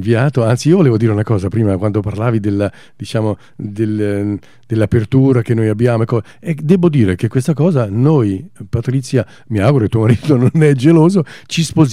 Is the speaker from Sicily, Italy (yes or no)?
no; Saviano, Campania, Italy; born there; Quando io vado giù a Saviano, il mio paesino dove sono nato